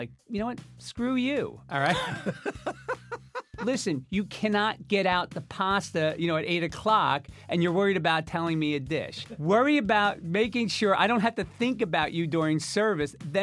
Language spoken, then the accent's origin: English; Sayreville, New Jersey, United States; So we grew up in Sayreville, New Jersey